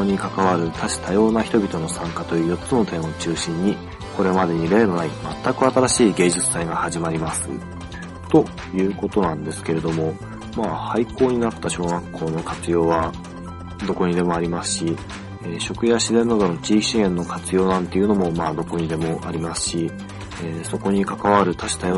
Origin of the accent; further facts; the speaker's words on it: Chiba, Japan; まるっきり僕も千葉県民ですけども